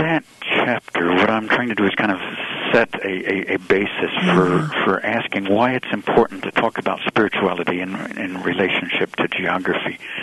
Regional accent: Florida, United States; now in St. Louis, United States; Now, I've lived for 21 years here in St. Louis. I grew up in Florida. I was always an ocean person. I've become a river person here.

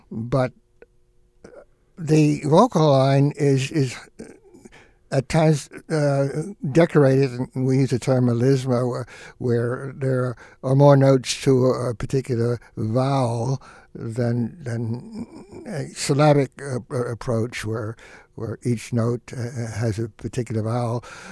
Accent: Washington, District of Columbia, United States; born there; I was born in Washington, D.C., and I've literally walked the route of the funeral procession of Lincoln as a high school cadet.

